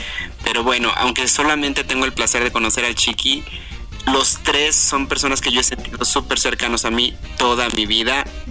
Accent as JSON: {"language": "Spanish", "region": "Mexico City", "country": "Mexico", "said": "de la Ciudad de México."}